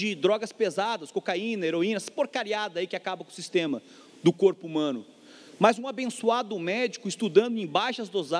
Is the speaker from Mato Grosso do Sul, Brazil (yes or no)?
no; Santa Maria, Rio Grande do Sul, Brazil; born there; indo para Santa Maria, onde eu nasci